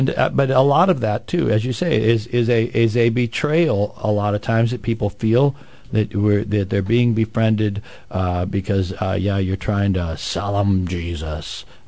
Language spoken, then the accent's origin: English; St. Louis, Missouri, United States; I told them I was from St. Louis, and they got our address